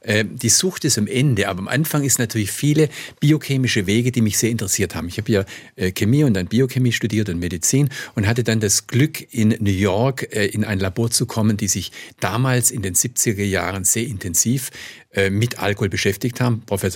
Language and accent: German; Stuttgart, Baden-Württemberg, Germany; ich bin ja Stuttgarter